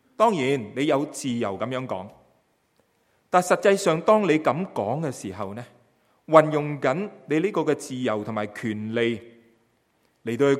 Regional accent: China; 戴起我们中国人的薄帽

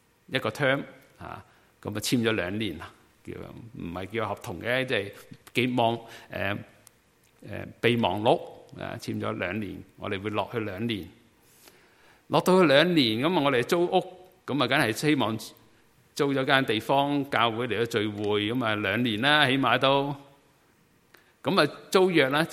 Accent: Guangdong, China; 好像我们广东人都有一个说法，临尾香

